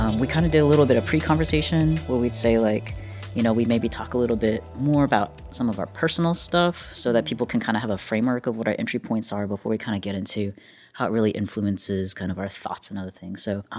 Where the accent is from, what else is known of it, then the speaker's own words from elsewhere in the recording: Texas, United States; Asian American, Chinese, Taiwanese American, first generation here growing up in the States